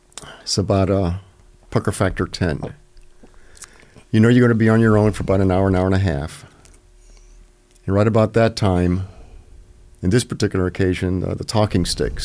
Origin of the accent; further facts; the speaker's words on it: Panama; I was born and raised in Panama.